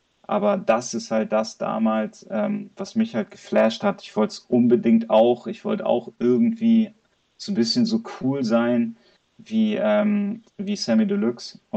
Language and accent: German; Hamburg, Germany; Ich komme aus Hamburg. Ich bin ein bisschen älteres Semester. Habe ich dir vorhin schon gesagt im Vorgespräch, ich bin 37